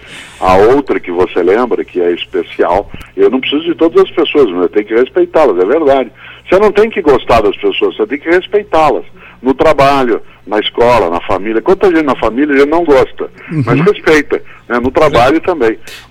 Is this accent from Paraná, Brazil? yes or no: yes; Londrina, Paraná, Brazil; Londrina, sou pé. Foi colonizado por mineiros, por japoneses e por paulistas. Por isso lá o sotaque mistura, a comida mistura, a música mistura, é uma coisa muito boa.